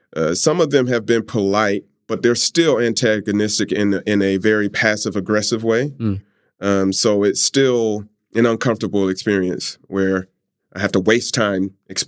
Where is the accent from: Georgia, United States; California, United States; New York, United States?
Georgia, United States; College Park; now in Japan; I am from the South, from College Park, Georgia. So I'm used to negative interactions with the police.